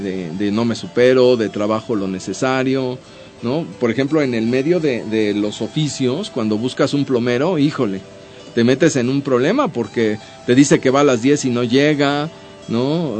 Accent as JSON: {"language": "Spanish", "country": "Mexico", "said": "como mexicanos vemos la vida de una manera."}